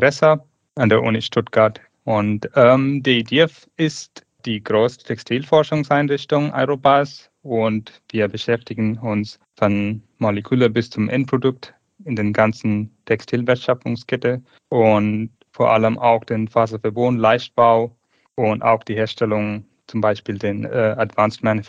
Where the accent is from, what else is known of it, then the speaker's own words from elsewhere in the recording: Tamil Nadu, India; born there; German is a second language; Ich komme ursprünglich aus Indien, geboren in 1985 in dem Südindien, Tamil Nadu.